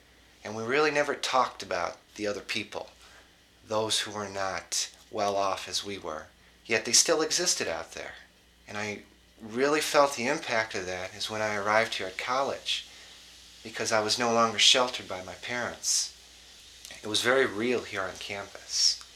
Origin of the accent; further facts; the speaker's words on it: Dearborn Heights, Michigan, United States; I'm 22 years old, and I'm from Dearborn Heights, Michigan, which is just south of Detroit.